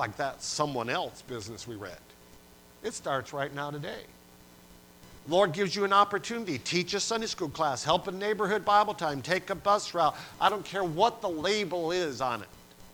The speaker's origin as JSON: {"language": "English", "region": "New York", "country": "United States", "lives_now": "Katy, United States", "said": "I'm from Western New York a million years ago, and I'm thankful for my local church, Panama Baptist Church, still there and all the rest, but I don't live there any longer."}